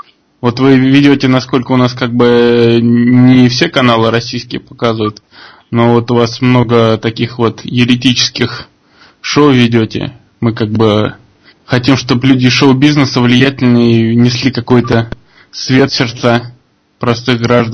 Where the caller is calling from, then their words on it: Ukraine; Не, а я просто звоню с Украины. У нас как бы разница.